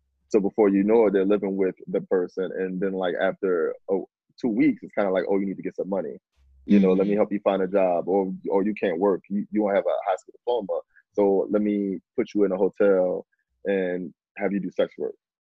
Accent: New Orleans, Louisiana, United States; I grew up in Abigail Projects. I saw it all the time. Like I went to high school with girls who did sex work, who were dancers, you know, and like growing up in New Orleans in the '90s

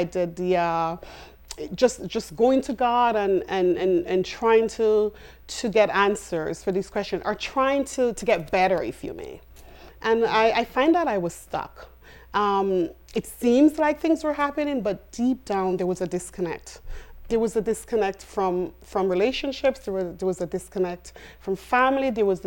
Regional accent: Jamaica; also born or lived in Antigua; So I lived in Antigua for a while. But growing up in Jamaica, as a young girl

